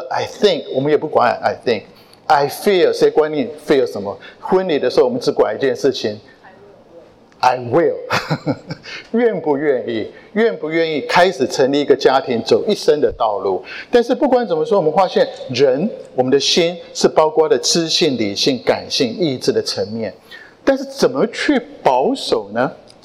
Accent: Taiwan; 但是一打开我从台湾来看台湾的新闻

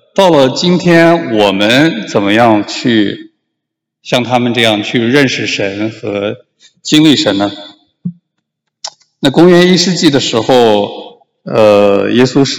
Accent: Anhui, China; 那我是最近是在山东大学的齐鲁伊学院工作。那我是安徽人，我太太是这个上海人，我们都不是山东人。

